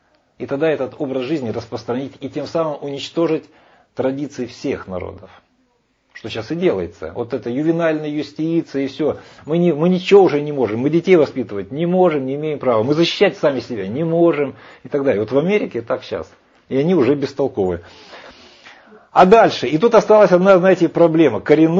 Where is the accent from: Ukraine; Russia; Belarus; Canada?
Ukraine; Не, женщина, мужчина, пожалуйста, это все равно, но вот я украинец.